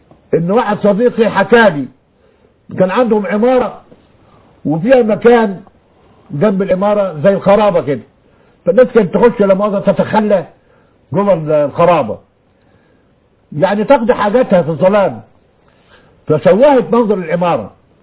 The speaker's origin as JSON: {"language": "Arabic", "town": "Beni Suef", "region": "Beni Suef Governorate", "country": "Egypt", "said": "لو اي حد شايفني من بتوع بني سويف هيعرف ان عندنا بني سويف"}